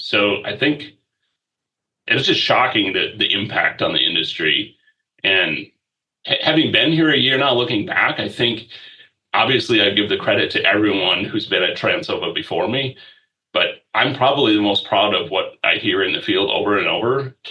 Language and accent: English; Iowa, United States; I grew up in Northwest Iowa on a small feedlot. So totally a beef background.